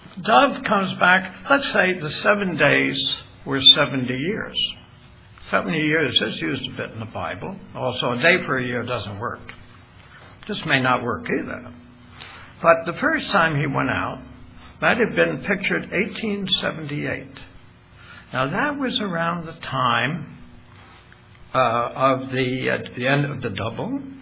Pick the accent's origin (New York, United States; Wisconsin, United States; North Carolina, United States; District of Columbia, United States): New York, United States; New York City; At least I come from New York City.